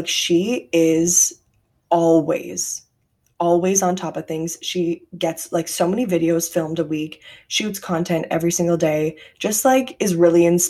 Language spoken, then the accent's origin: English; Canada; we are all Canadian.